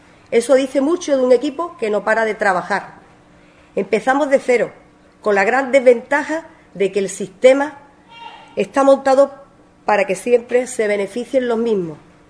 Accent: Ubrique, Andalusia, Spain; Esta agrupación empieza un nuevo y saludable camino, que es lo que necesita Ubrique, mi pueblo.

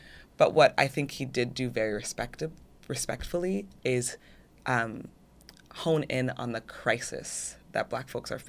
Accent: California, United States; I grew up in the San Fernando Valley. I remember seeing folks with their Confederate flags on their trucks.

